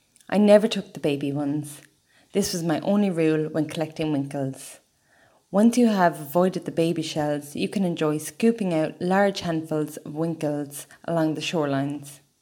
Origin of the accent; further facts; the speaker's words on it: Ireland; I should know, I'm Irish.